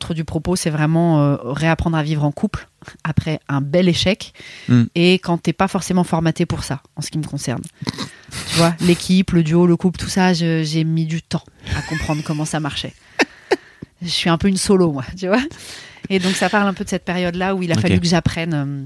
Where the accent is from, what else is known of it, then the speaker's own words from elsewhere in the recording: Paris, Île-de-France, France; quand on est là en tant que Parisienne, c'est qu'il y a un truc qui te manque